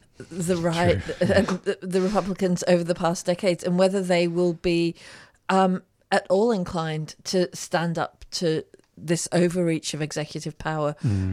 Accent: Malaysia; as I was growing up in Malaysia

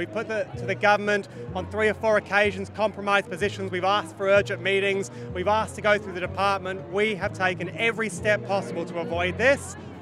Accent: London, United Kingdom; Where do I come from? I'm from London.

